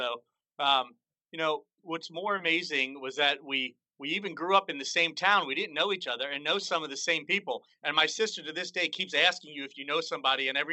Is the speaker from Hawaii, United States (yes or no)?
no; New York, United States; I remember growing up in New York, and I used to take the antennas on the TV trying to tune it